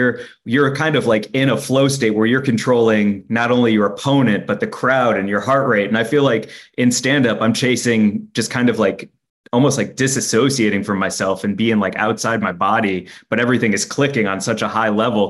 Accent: St. Louis, Missouri, United States; I grew up in St. Louis, Missouri, and I went up right after a comedian who was performed way before me named Nikki Glaser.

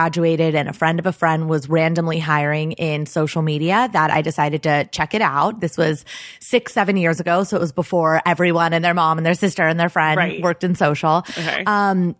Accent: Los Angeles, California, United States; So growing up in Los Angeles, I didn't know how many jobs existed.

